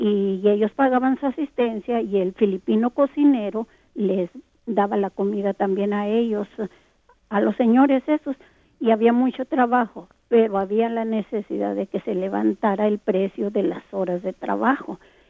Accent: Texas, United States; moved away; yo soy del estado de Texas, nacida y criada allá, pero tengo ya 40 y tantos años aquí.

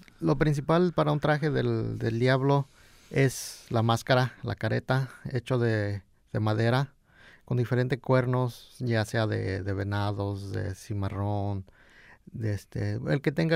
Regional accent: San Miguel Cuevas, Oaxaca, Mexico; ya nosotros pertenecemos a este distrito, pero nosotros somos de San Miguel Cuevas, la mayoría del grupo es de San Miguel Cuevas

